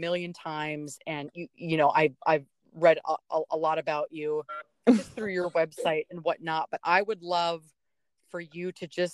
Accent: Pittsburgh, Pennsylvania, United States; it turns out she's from my hometown of Pittsburgh.

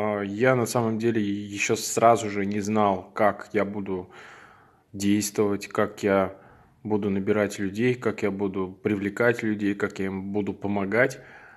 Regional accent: Nizhny Novgorod, Nizhny Novgorod Oblast, Russia; Я из Нижнего Новгорода.

